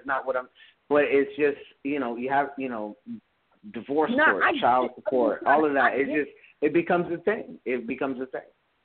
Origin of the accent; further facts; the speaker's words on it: Los Angeles, California, United States; also born or lived in Boston; I am from America, born in Boston, raised in Los Angeles.